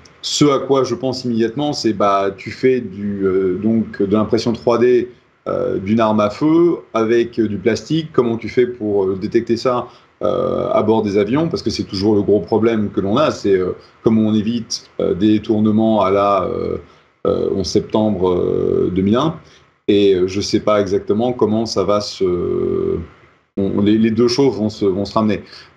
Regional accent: United States; Oui, je suis américain.

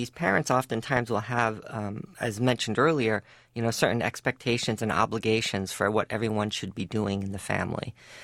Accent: United States; my understanding growing up in the United States

